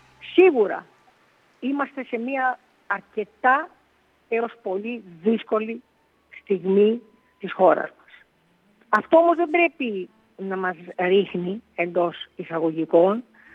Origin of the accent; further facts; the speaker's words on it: Greece; Είμαι Ελληνίδα και είμαι αιώνια ερωτευμένη με τη χώρα μου